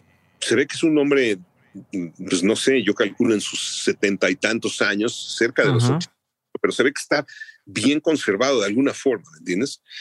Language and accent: Spanish; Mexico; yo soy de México